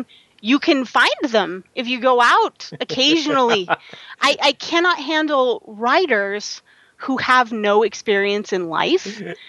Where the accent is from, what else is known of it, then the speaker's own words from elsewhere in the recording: Longmont, Colorado, United States; I grew up in Longmont, Colorado, which at the time I grew up was pretty lily white. My side of town was we had one black person in school